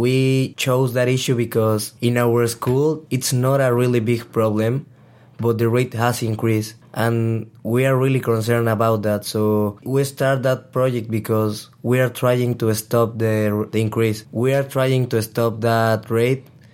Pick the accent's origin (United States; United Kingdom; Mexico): Mexico; Mexico City; English is a second language; I'm 17 years old. I'm from Mexico City.